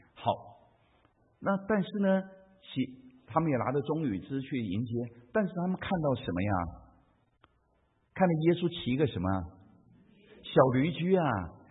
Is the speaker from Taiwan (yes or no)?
yes; Taiwan; 我在台湾长大，我小时候还住过是用竹子编的房子。